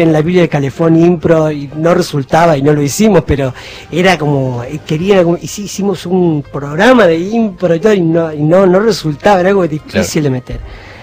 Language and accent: Spanish; Buenos Aires, Argentina; al barrio de La Boca, donde yo nací, donde yo crecí